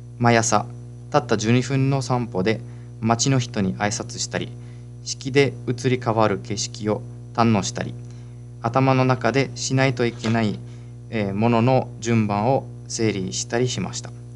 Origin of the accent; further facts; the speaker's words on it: Italy; Japanese is a second language; now in Japan; 実はお盆にお祝いをしないイタリアから来た私には、故人を迎え送るという儀式はいつも不思議だと思いました。